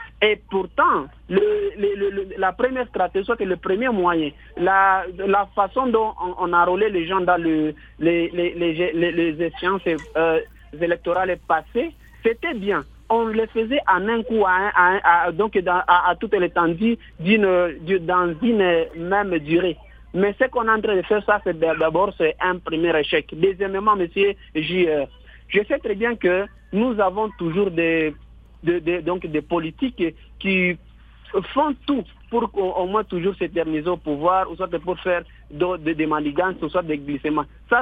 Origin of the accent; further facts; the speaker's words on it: South Kivu, DR Congo; Parce que quand on va commencer ici chez nous, au Sud Kivu